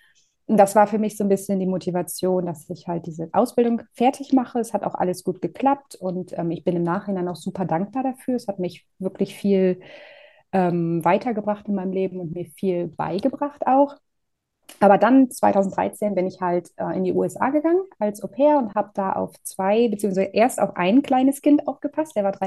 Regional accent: Northern Germany, Germany; ich komme aus Norddeutschland. Das heißt, von mir in die Niederlande zu fahren, ist jetzt auch gar nicht so weit weg.

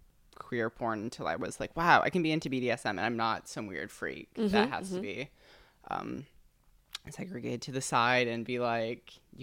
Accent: Midwest, United States; because I'm from the Midwest, so there's nothing.

